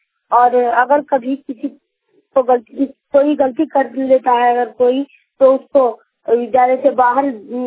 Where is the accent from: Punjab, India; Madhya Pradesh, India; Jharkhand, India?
Jharkhand, India; Donda; मैं 13 B post Donda थाना राजनवा जिला गिरिडीह झारखंड का रहने वाला हूँ। मैं उत्कर्ण नदी ज्यादा 13 डी में पढ़ता हूँ।